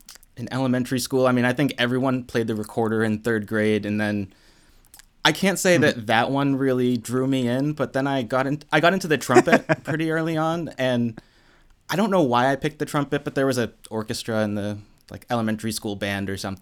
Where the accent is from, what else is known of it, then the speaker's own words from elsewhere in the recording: Boston, Massachusetts, United States; now in Los Angeles, United States; And everyone said that the options were New York and LA, and I'm from Boston, and I thought I would like New York